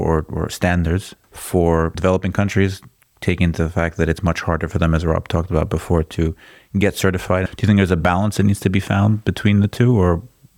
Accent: Zurich, Switzerland; My passport says I'm from Zurich.

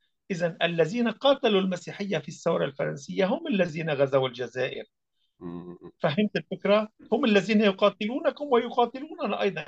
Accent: Lebanon; وتعرف السجون عندنا في لبنان مثلا

